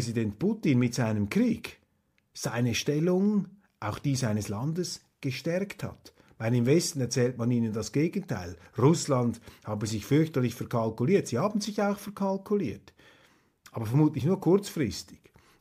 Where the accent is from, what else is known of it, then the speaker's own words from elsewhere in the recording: Zurich, Switzerland; Aber als Zürcher, meine Damen und Herren, muss ich natürlich aufpassen, was ich hier sage.